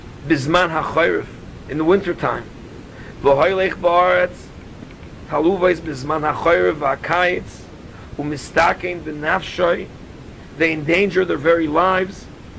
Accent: Michigan, United States; I'm a Michiganer. I come from Michigan. And it has on my license, I'm a Michiganer.

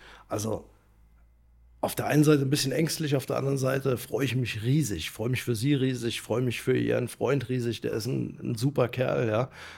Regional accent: Cologne, North Rhine-Westphalia, Germany; also born or lived in Munich; Aufgewachsen in Köln. Also ich fühle mich eher als Kölner anstatt als Bayer.

